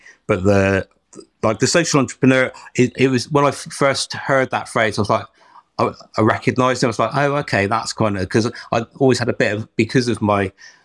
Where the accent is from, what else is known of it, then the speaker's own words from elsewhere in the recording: Hale, North West England, United Kingdom; so like when I was growing up in Hale, it was, are you going to move away and, you know, go to a city and do something interesting, or are you going to go to Australia?